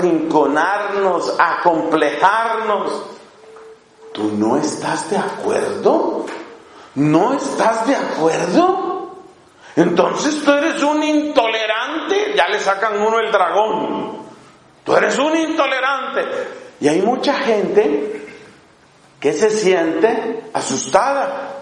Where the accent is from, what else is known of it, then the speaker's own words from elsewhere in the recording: Colombia; allá en mi país, en Colombia.